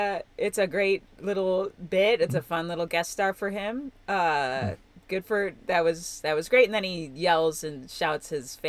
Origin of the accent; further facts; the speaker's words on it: Elmhurst, Illinois, United States; Oh, yeah, I'm from Elmhurst.